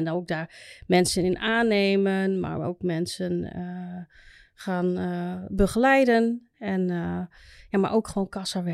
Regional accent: Indonesia; Ik kom uit Indonesië.

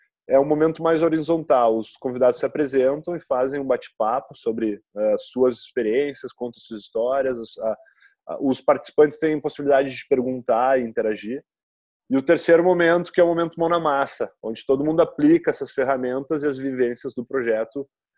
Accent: Porto Alegre, Rio Grande do Sul, Brazil; sou natural de Porto Alegre, tenho 29 anos

